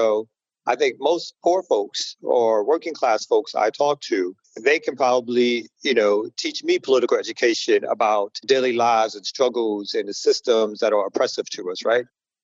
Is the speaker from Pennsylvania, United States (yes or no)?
no; Brooklyn, New York, United States; now in Atlanta, United States; No, originally I'm from Brooklyn. So Brooklyn is where I started organizing, where I got politicized